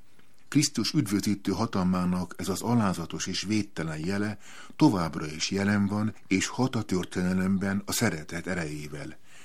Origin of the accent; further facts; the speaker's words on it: Hungary; egyszerűen csak azért, mert magyar vagyok, és mert a Pál utcai fiúk is magyarok.